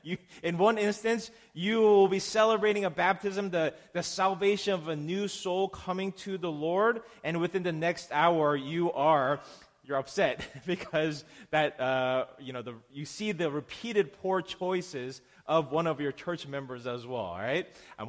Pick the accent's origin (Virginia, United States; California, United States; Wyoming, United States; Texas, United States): Virginia, United States; I'm from Northern Virginia. I lived in Northern Virginia most of my life.